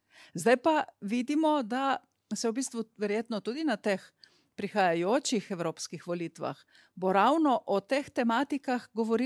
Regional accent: Primorska, Slovenia; Primorci smo navajeni več pomagati ljudem.

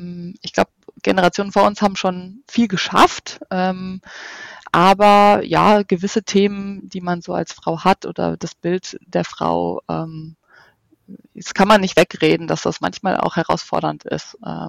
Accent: North Rhine-Westphalia, Germany; du Sandra und ich sagen, wir sind im Ruhrgebiet geboren und wir kommen daher.

